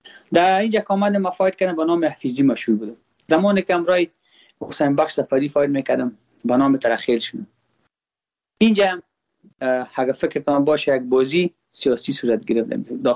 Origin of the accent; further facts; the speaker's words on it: Afghanistan; ما افغان هستم.